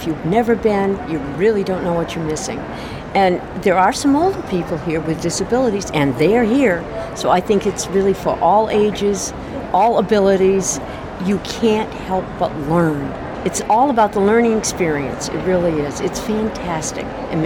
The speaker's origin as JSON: {"language": "English", "region": "Maine", "country": "United States", "said": "I'm from Maine."}